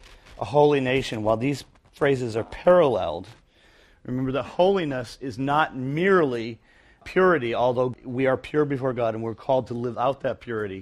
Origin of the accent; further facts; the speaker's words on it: Michigan, United States; It doesn't mean that I don't care about the fact that I'm a kid from Northern Michigan.